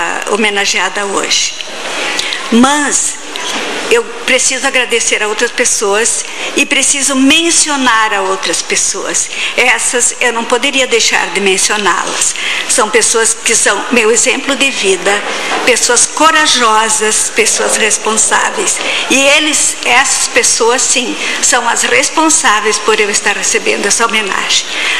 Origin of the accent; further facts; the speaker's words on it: Transáqua, Brazil; born there; now in Juí, Brazil; Tenho duas cidades, uma Transáqua, onde eu nasci, e especialmente esta acolhedora e hospitaleira cidade de Juí, município de Juí, que me acolheu.